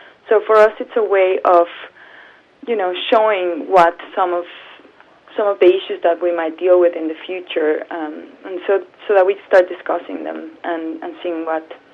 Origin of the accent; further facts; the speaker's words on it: Mexico; now in Canada; Well, I'm from Mexico originally